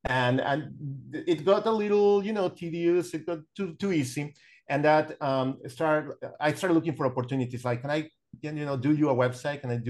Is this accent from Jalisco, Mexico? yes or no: no; Mexico City, Mexico; so I graduated back in 2000 and I moved to Monterrey. So I'm from Mexico City